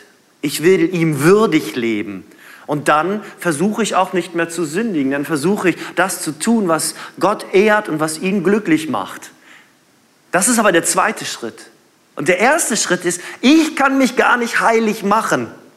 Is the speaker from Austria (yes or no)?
no; Northern Germany, Germany; Und für uns als Norddeutsche, wir haben das ja immer so, ne?